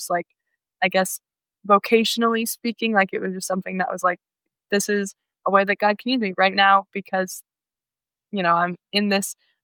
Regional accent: Colorado, United States; I'm from Colorado, so I'm like 1,000 miles from home

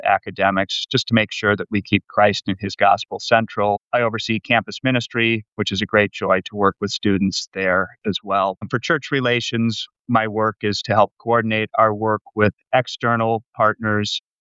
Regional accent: Wisconsin, United States; also born or lived in Minnesota; So I grew up in Wisconsin and Minnesota, bounced around both states. I'm glad to be here back in Wisconsin.

